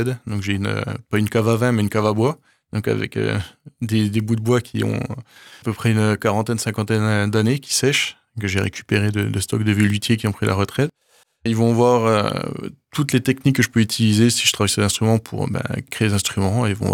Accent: eastern France, France; parce que je viens de l'Est de la France et il fallait chauffer.

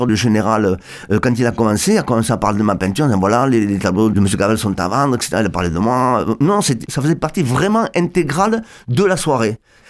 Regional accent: Barcelona, Catalonia, Spain; now in Martres-Tolosane, France; parce que moi je suis catalan, je suis de Barcelone.

